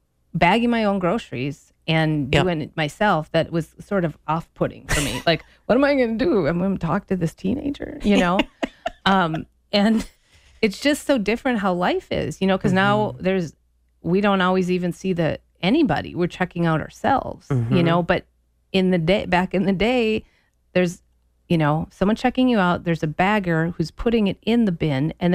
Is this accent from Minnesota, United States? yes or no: yes; Stillwater, Minnesota, United States; I grew up in Stillwater, Minnesota, and we had Holly's Supermarket